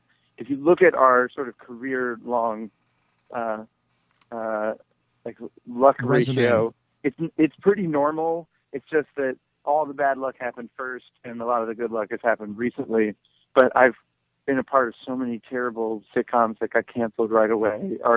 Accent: Miami, Florida, United States; Yeah, I grew up in Coconut Grove. To Coconut Grove Elementary School.

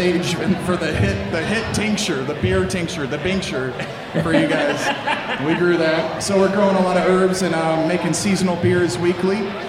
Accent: Indiana, United States; moved away as an adult; now in New York, United States; I'm from Indiana.

